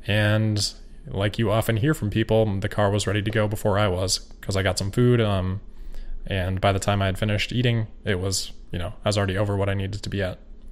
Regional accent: Ames, Iowa, United States; so I'm from Ames, Iowa, if anyone is familiar with Iowa cities, towns. Ames is a city.

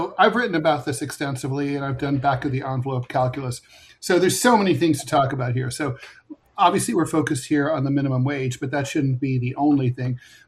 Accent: Ohio, United States; And for $18 when I was a kid, growing up in Ohio, you could get 4 bags of groceries.

